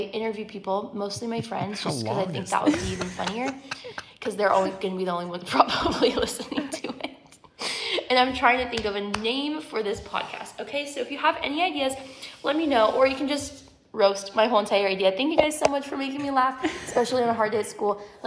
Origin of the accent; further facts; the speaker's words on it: Iowa, United States; now in Gainesville, United States; Okay, number one, I'm from Iowa. I literally love that state with my whole entire heart